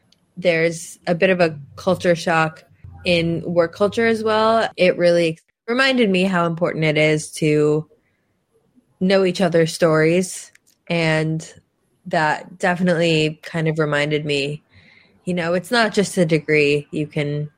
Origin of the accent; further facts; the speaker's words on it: New York, United States; moved away as an adult; now in Israel; I am originally from New York. I made Aliyah 4 years ago today, actually.